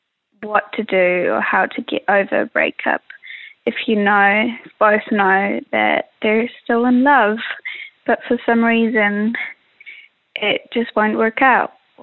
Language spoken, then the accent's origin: English; Germany; I'm from Germany. I'm 22 years old.